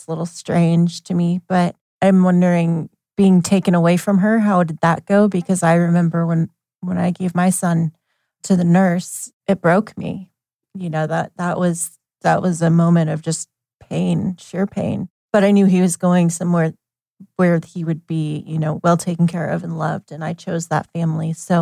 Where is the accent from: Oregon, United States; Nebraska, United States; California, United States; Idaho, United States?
Oregon, United States; Eugene; born there; I was born in Eugene.